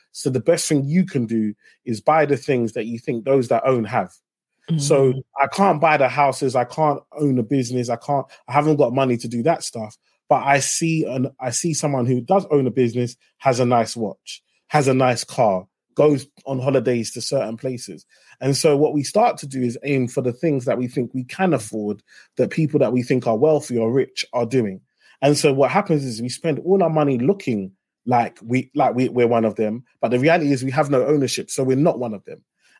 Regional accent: Tower Hamlets, London, United Kingdom; Yeah, so I come from Tower Hamlets in East London.

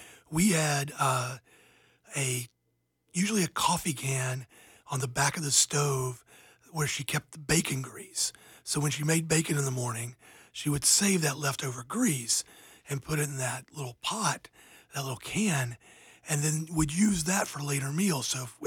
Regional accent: Georgia, United States; I grew up in the Deep South in the coast of Georgia. And my family was a very deep Southern country family.

